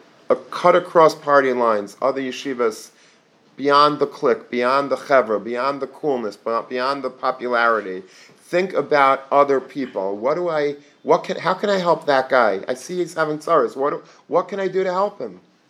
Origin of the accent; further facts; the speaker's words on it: Long Beach, New York, United States; I grew up in Long Beach, so a block away from my house was Long Beach, which is like a very, very yeshivish, a greasy yeshiva.